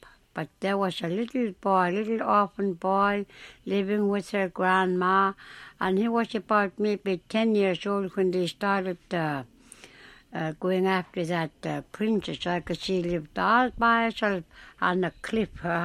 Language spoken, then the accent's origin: English; Bethel, Alaska, United States; I'm from Bethel.